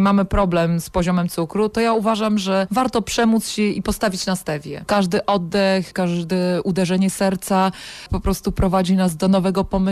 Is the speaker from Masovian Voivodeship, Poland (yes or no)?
no; Pomeranian Voivodeship, Poland; U nas na Kaszubach brzad to są owoce.